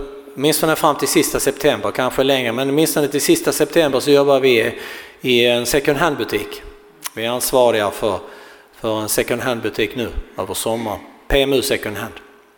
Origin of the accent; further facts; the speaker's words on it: Trelleborg, Skåne, Sweden; also born or lived in Uganda; Jag är född i Trelleborg. Och där bodde jag i 24 år. Och nu bor jag där igen.